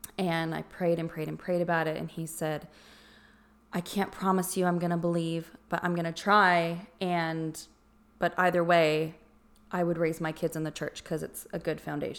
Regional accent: Arizona, United States; In Arizona.

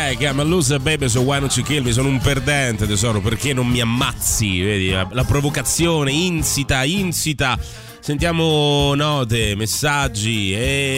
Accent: Abruzzo, Italy; born there; Io sono nato in Abruzzo, ma vivo in Italia da 16 anni ormai.

